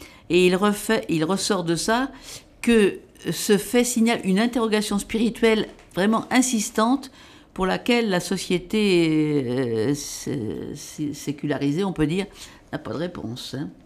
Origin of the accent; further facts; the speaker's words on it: France; mais comme c'est un jeudi et que ça n'est pas férié chez nous en France, pour nous, ce sera le dimanche d'après.